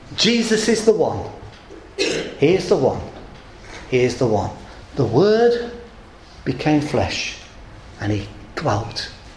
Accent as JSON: {"language": "English", "region": "England", "country": "United Kingdom", "said": "And he might be nice to us, but let's face it, we're just English people. English people."}